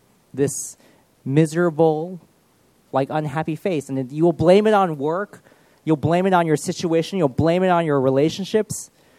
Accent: United States; Growing up in the States, because I had grown up and went to a church for the most of my life, I had thought I knew it all.

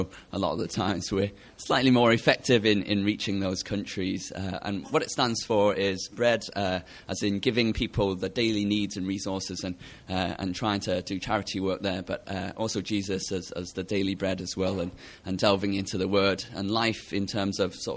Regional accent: Manchester, North West England, United Kingdom; I'm from Manchester. I work as a GP there

